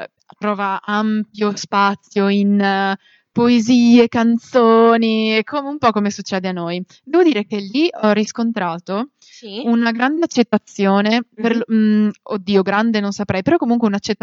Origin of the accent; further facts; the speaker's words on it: Friuli-Venezia Giulia, Italy; il viaggio che faccio io che sono friulana per arrivare in Umbria